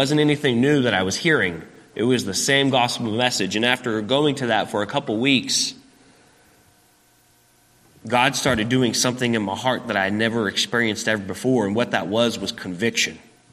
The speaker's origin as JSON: {"language": "English", "town": "Oklahoma City", "region": "Oklahoma", "country": "United States", "tie": "born there", "said": "I was born in Oklahoma City, and I grew up in an independent Baptist home."}